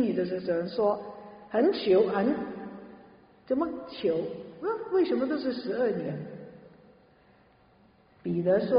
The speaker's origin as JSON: {"language": "Chinese", "country": "Hong Kong", "lives_now": "Canada", "said": "可能你们从国内来，我从香港来就知道，人很多"}